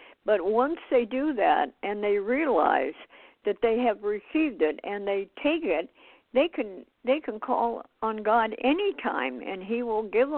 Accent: Montana, United States; born there; And I was born in Montana, and it's colder than Finland

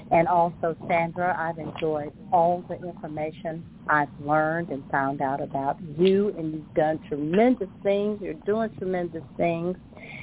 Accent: Dallas, Texas, United States; I'm originally from Dallas.

